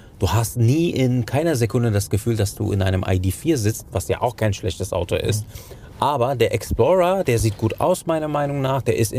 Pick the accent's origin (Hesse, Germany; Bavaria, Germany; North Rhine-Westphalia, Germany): North Rhine-Westphalia, Germany; Cologne; Als Kölner, das tut mir in der Seele weh